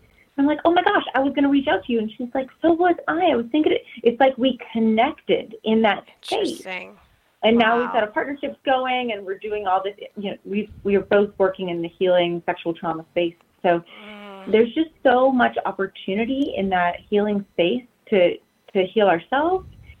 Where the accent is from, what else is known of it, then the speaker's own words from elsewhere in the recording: the South, United States; I was raised in the South. I was in church every single day, literally, because I went to school there